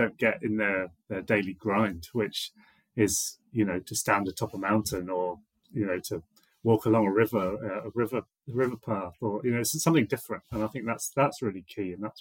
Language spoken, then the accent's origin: English; South West England, United Kingdom; I grew up in the Cotswold Hills area of England. So, you know, lots of rolling farmland, lots of rights of ways and places to go.